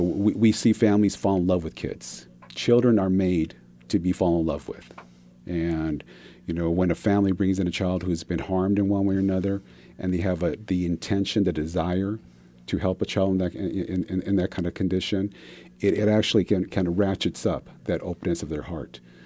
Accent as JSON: {"language": "English", "region": "California", "country": "United States", "tie": "born or raised there", "said": "I'm locally born and bred in Santa Barbara County, and I've seen the ups and downs of the community."}